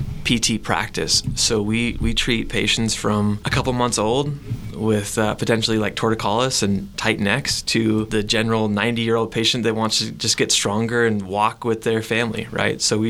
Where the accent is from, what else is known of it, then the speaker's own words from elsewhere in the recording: Montana, United States; now in Lander, United States; I mean, I'm from Montana, but my wife's from Lander, so I moved here.